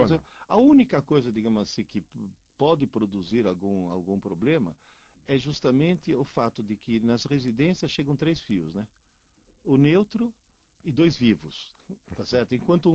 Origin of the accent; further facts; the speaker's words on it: Bologna, Emilia-Romagna, Italy; Portuguese is a second language; na minha cidade natal, eu sou de Bolonha, na Itália